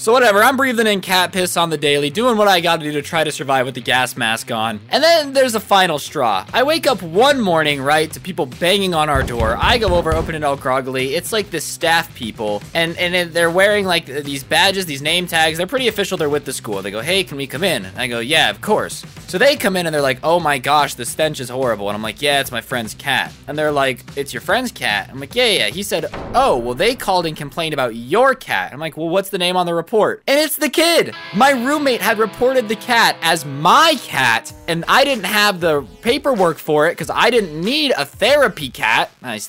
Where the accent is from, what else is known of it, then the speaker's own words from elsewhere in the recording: South Korea; I'm here for the summer since I'm from Korea.